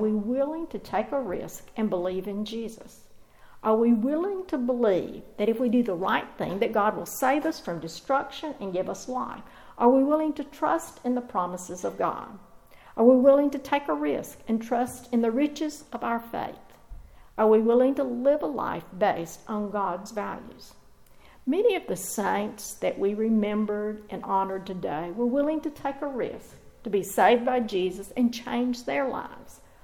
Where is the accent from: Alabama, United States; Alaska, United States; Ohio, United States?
Alabama, United States; Moody; I grew up in Moody when it was a crossroads and cattle crossings